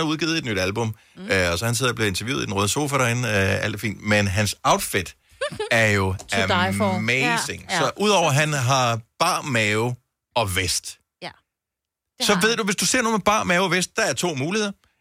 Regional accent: Bogense, Region of Southern Denmark, Denmark; Så jeg er opvokset i Bogense, og det bliver holder meget af byen.

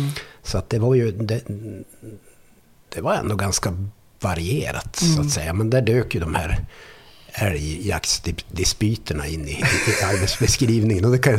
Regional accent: Arvidsjaur, Norrbotten County, Sweden; now in Stockholm, Sweden; Nej, jag kommer ju från Arvidsjaur från början.

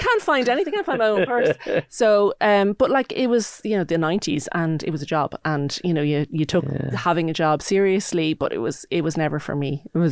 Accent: Enniskerry, Leinster, Ireland; I grew up in Enniskerry, and it is a tourist village, really, with Powerscourt there.

